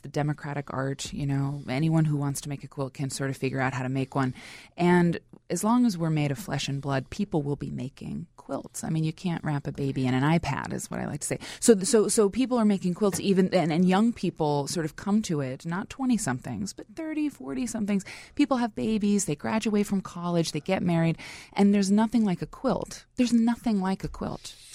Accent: Iowa, United States; now in Chicago, United States; because I grew up in Iowa, went to the University of Iowa, the only performance I really knew was acting. And so I came to Chicago

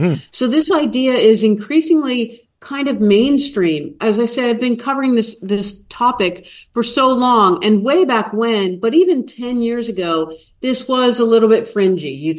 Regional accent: Baltimore, Maryland, United States; moved away as an adult; also born or lived in Waterford, Ireland / Paris, France / Panama; I'm an American, grew up in Baltimore, Maryland, but I moved when I was 35 years old to Waterford, Ireland, and then Paris, and then Panama.

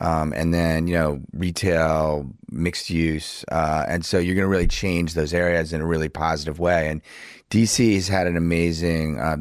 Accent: Chevy Chase, Maryland, United States; And, you know, I grew up there. I grew up in Chevy Chase, Maryland.

